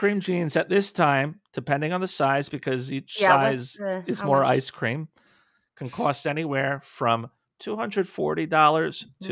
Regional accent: New Jersey, United States; Oh, I'm so sorry. I grew up in New Jersey.

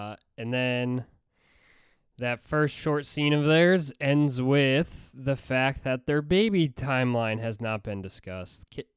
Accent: Scotland, United Kingdom; Well, I'm Scottish, so there you go.

